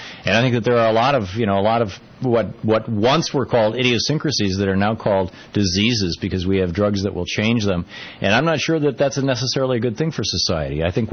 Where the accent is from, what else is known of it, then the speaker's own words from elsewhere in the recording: United States; As an American, I think you can understand the importance of second chances.